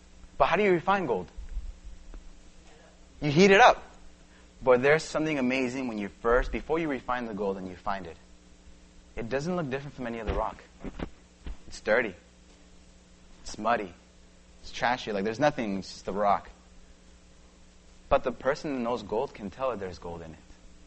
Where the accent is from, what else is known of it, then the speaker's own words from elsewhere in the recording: California, United States; now in Kansas, United States; My comfort zone is Kansas. I'm from Southern California.